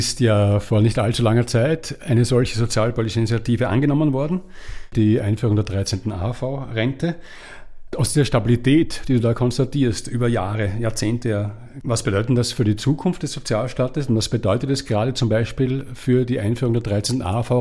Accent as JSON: {"language": "German", "country": "Austria", "lives_now": "Switzerland", "said": "Mein erster Gedanke war, ja klar, ich komme aus Österreich"}